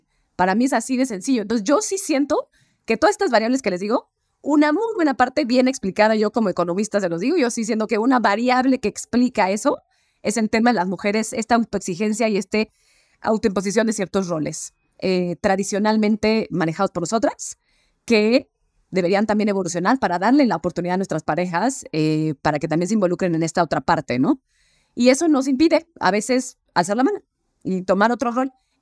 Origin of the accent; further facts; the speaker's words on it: Mexico; aquí las tres somos mexicanas